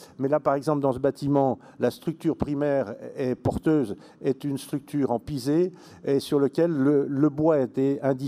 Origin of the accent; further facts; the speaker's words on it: France; Il fallait quand même que moi, en tant que Français, je remercie un petit peu nos amis suisses